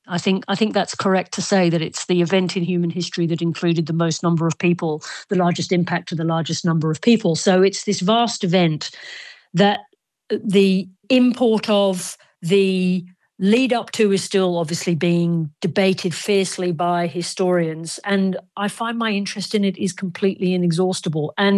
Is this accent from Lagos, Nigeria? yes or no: yes; Lagos, Nigeria; born there; I was born in Lagos, Nigeria, just before the outbreak of the Biafran War.